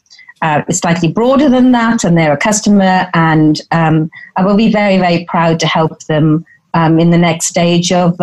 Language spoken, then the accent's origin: English; United Kingdom; I think we do. We are suffering from the Brexit problems at present, but we are very positive, and whatever happens is not going to get us down at all in the UK.